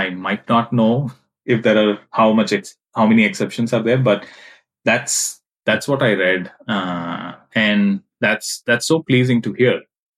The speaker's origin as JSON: {"language": "English", "town": "Mumbai", "region": "Maharashtra", "country": "India", "tie": "born or raised there", "said": "I grew up in Mumbai."}